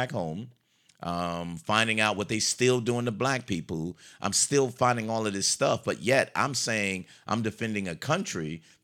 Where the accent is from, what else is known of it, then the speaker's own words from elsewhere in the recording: United States; I didn't go in because I'm an American and I'm going to defend my country. I was in New York.